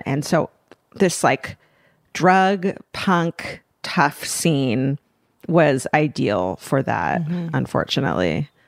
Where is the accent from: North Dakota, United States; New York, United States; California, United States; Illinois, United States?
California, United States; Irvine; Where I grew up in Irvine, it was WASP City. It was two parent homes, you know, stay at home mom.